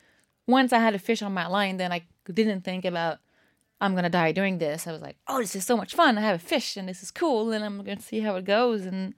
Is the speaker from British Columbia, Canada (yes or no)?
no; Montreal, Quebec, Canada; So I grew up in Montreal and I spent my summers with my grandmother and a set of friends.